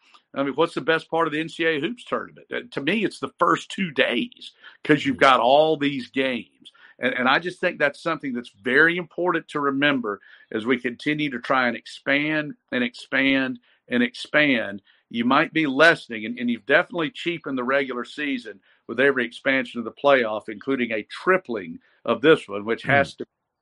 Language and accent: English; Statesboro, Georgia, United States; And I can remember growing up in Statesboro, when we started being able to get the home delivery of the Atlanta Constitution